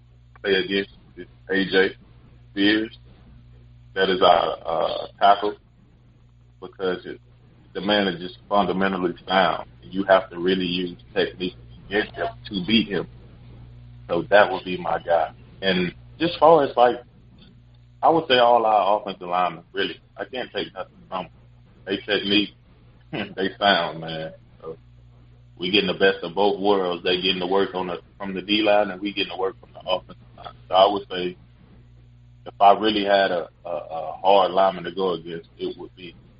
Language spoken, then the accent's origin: English; Mississippi, United States; I'm from Mississippi, man. That's how we grew up, on pecan pie, vanilla ice.